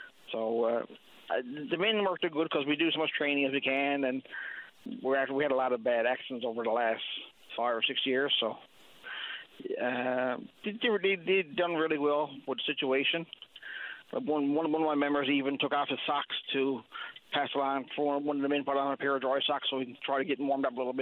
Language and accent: English; Chapel Arm, Newfoundland and Labrador, Canada; So I'm from Chapel Arm, so some phone calls locally, I found out that three men were picked up out of the water and were being transported to the local wharf in Chapel Arm.